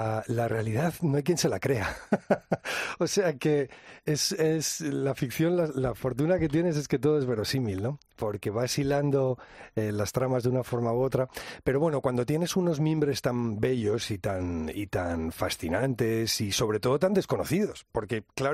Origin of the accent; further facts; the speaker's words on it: La Rioja, Spain; es porque somos los dos riojanos